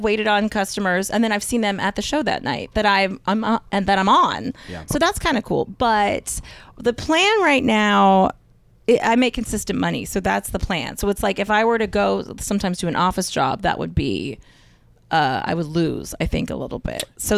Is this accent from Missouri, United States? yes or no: no; Pennsylvania, United States; I also went once to a forklift job interview because I am from Pennsylvania.